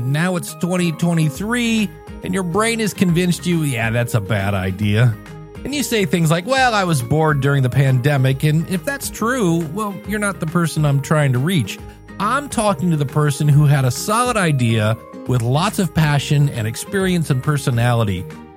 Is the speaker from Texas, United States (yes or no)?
no; Akron, Ohio, United States; Yay, I'm from Akron, Ohio.